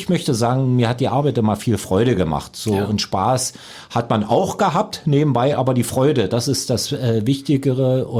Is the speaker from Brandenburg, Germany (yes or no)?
yes; Brandenburg, Germany; Stolz als Lausitzer